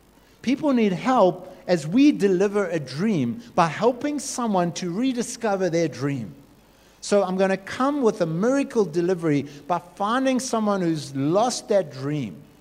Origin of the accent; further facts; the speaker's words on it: Durban, KwaZulu-Natal, South Africa; born there; I mean, I was born in Durban, of all places, on the bluff.